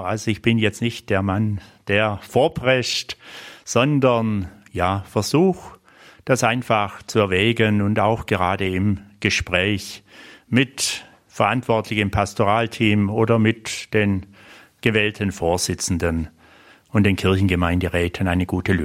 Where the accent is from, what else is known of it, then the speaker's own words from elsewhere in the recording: Enkenhofen, Baden-Württemberg, Germany; also born or lived in Kisslegg; ich bin geboren in Kisleck im damaligen Schloss, das war eine Klinik, und aufgewachsen in Enkenhofen, Gemeinde Argenbühl zwischen den Städten Leutkirch, Isny und Wangen. Ein kleines Dorf, nicht ganz 200 Einwohner.